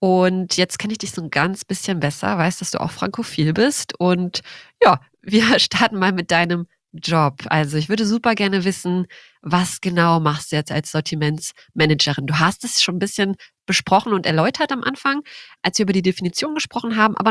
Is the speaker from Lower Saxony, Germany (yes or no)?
yes; Osnabrück, Lower Saxony, Germany; Okay, erstmal Osnabrück. Ich komme aus Osnabrück.